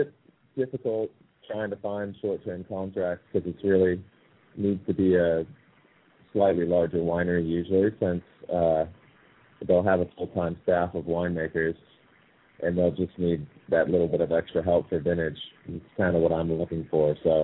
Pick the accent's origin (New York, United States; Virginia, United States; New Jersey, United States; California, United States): California, United States; San Diego; It's always been my biggest passion growing up in San Diego. I was right by the beach